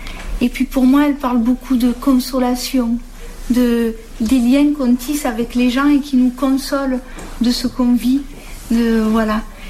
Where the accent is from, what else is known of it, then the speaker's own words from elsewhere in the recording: Provence-Alpes-Côte d'Azur, France; accent: southern French; now in Aubagne, France; ce n'est pas vraiment l'accent d'Aubagne et Marseille que j'ai. C'est l'accent plutôt de mon village natal, et qui est dans le Vaucluse, entre Cavaillon et Aix-en-Provence, un tout petit village.